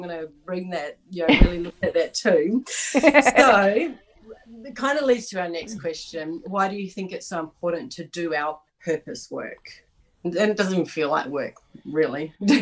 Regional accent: New Zealand; because I'm Maori, so I'm Maori from New Zealand, and so very tribal.

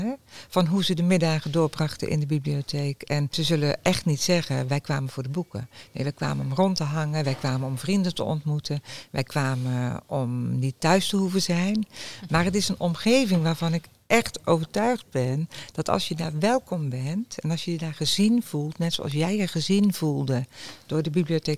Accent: Curaçao; ik ben opgegroeid op Curaçao. En daar hadden wij een hele kleine bibliotheek.

